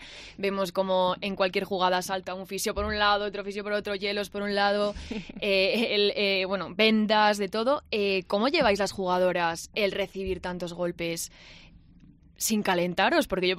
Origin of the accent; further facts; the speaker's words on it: Valladolid, Castile and León, Spain; Yo soy de Valladolid.